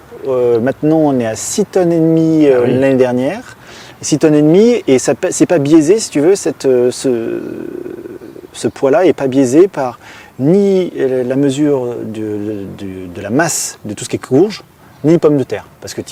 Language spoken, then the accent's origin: French; Auvergne-Rhône-Alpes, France; chez nous, en Haute-Savoie, dans une terre dite argileuse, dans une terre dite impropre au maraîchage.